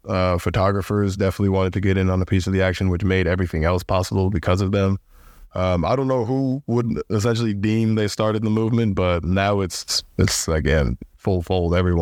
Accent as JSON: {"language": "English", "region": "New York", "country": "United States", "tie": "born or raised there", "said": "Yeah, I'd say just kind of growing up in New York is like a natural thing."}